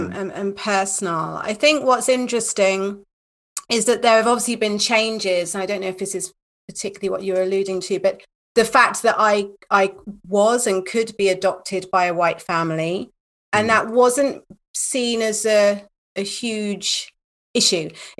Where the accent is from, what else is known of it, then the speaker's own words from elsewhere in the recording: London, United Kingdom; born there; I'm in my early 40s and I was born in North London in 1978.